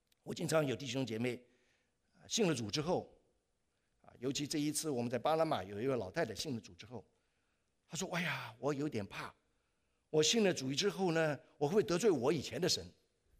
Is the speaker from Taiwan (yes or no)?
no; China; 中国人很可怜的一个民族，我们在惧怕中长大，我们在惧怕中生活。